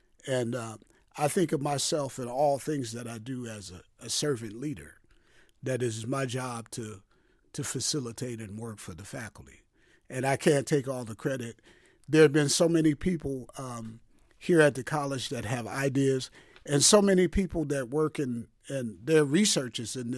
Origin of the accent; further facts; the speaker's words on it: Detroit, Michigan, United States; Well, this program is unique because I was able to instill the values of my hometown, Detroit.